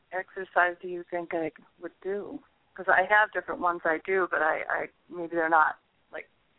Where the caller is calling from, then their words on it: Northampton, Massachusetts, United States; I'm calling from Northampton, Massachusetts.